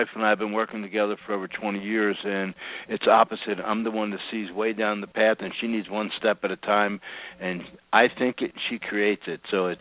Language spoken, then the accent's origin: English; Philadelphia, Pennsylvania, United States; also born or lived in Las Vegas; now in Houston, United States; I grew up in Philadelphia area, lived in the West in Las Vegas for 20 years, and now live in Houston.